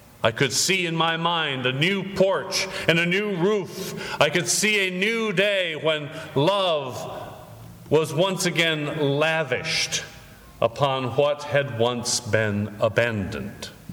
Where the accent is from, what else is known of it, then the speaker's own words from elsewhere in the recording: Frankfort, Michigan, United States; I have referred to a house on Forest Avenue in my hometown of Frankfort, Michigan.